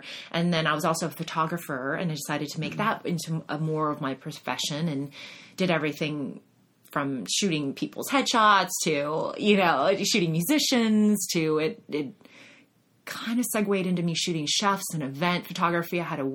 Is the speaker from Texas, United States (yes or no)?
yes; Austin, Texas, United States; now in Los Angeles, United States; I grew up in Austin, Texas.